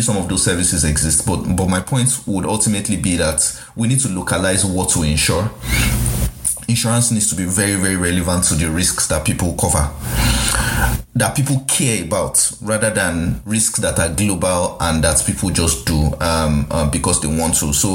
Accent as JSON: {"language": "English", "country": "Nigeria", "said": "And this is me as a Nigerian, but as a Nigerian who earns a limited amount of money and spends millions on school fees for two children"}